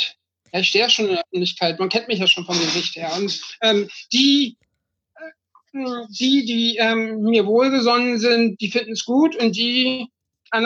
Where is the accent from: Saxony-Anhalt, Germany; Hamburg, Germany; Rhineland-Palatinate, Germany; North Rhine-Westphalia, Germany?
Hamburg, Germany; in Hamburg, in meiner Heimatstadt